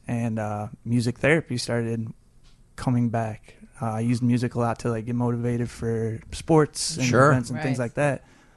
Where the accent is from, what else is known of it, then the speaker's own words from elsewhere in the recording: Morris, Illinois, United States; I grew up in Morris, Illinois.